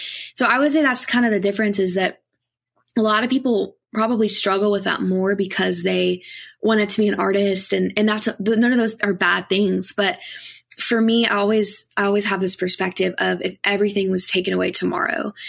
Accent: Kentucky, United States; 'cause I grew up in Kentucky. So I grew up listening to bluegrass music all the time

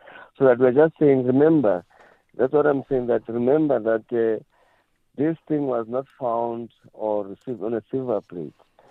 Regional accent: Sebokeng, Gauteng, South Africa; Yes, I'm originally from Sebokeng in the Vaal. So, but in 1976, I was studying. I was in matric at Orlando High School when the uprising started.

